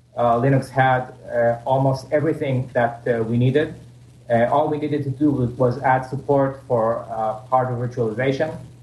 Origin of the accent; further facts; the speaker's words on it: Ra'anana, Central District, Israel; We're from Anana in Israel. It's near Tel Aviv.